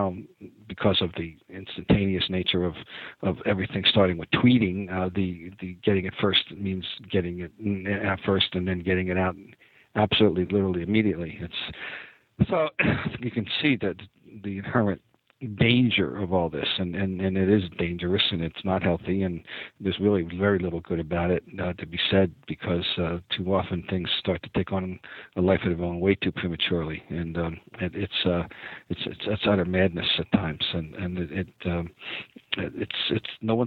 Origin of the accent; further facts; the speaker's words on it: Trenton, New Jersey, United States; in my hometown of Trenton, New Jersey.